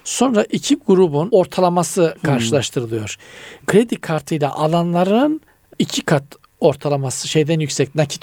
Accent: Black Sea Region, Turkey; Biz Karadeniz'de daha çok hamsi ve istavrit diyeriz.

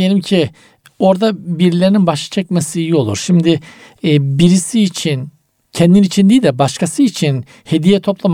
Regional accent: Black Sea Region, Turkey; Bizim Karadeniz'de eskiden çok yaygındı hocam.

